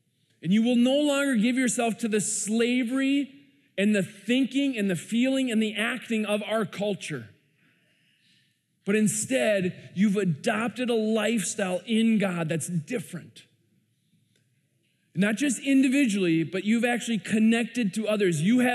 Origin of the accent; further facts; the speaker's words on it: Minnesota, United States; as politely as a Minnesotan Midwesterner can be